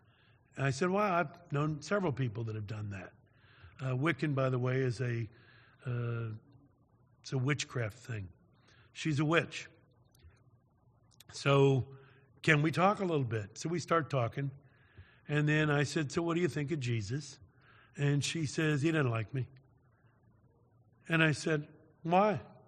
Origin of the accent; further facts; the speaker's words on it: Carmel, Indiana, United States; I'm from Indianapolis, Carmel, but that's Indianapolis, all right?